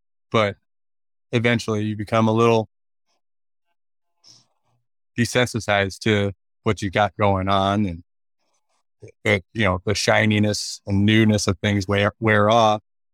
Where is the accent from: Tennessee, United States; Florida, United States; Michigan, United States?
Michigan, United States; Lansing